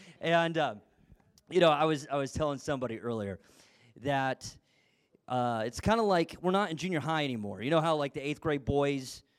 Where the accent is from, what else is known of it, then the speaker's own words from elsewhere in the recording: Texas, United States; also born or lived in Columbus, Ohio; So I was born in Columbus, Ohio. My dad was a pastor. And when I was six, we moved down to Texas.